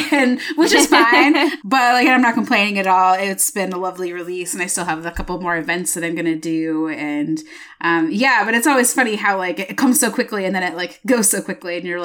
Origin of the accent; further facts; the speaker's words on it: Michigan, United States; I grew up in Michigan, which is a peninsula.